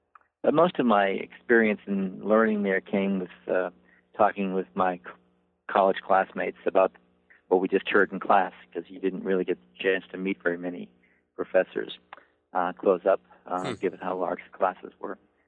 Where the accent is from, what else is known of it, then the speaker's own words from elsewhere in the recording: Cambridge, Massachusetts, United States; Well, I grew up in Cambridge, Massachusetts